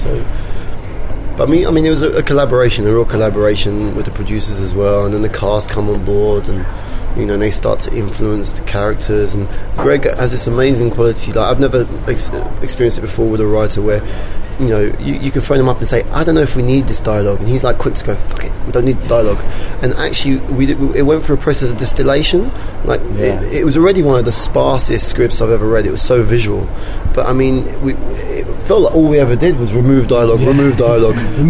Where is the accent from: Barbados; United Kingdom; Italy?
United Kingdom; London; also born or lived in France; But I'm French born, London. I'm a Londoner. We spoke French at home.